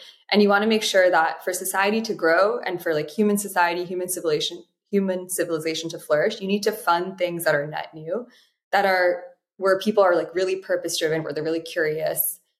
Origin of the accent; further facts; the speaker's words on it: Florida, United States; I grew up in South Florida. Crocs were all the rage when I was a kid.